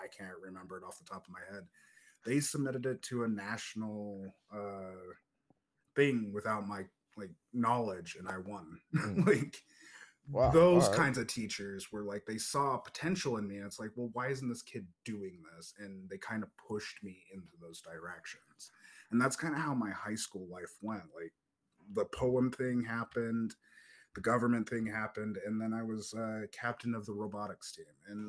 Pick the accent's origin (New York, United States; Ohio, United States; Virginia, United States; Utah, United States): Utah, United States; growing up in Utah personally, like, I had to find a way to talk with a lot of Republicans